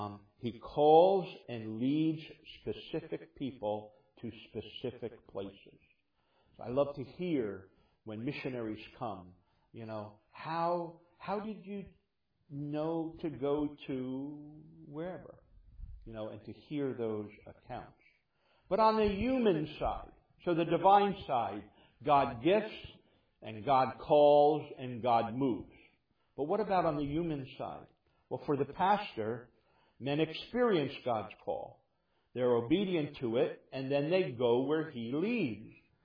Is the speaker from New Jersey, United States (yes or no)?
yes; New Jersey, United States; When I was growing up in New Jersey and surrendered my life to the Lord and went to Bible Institute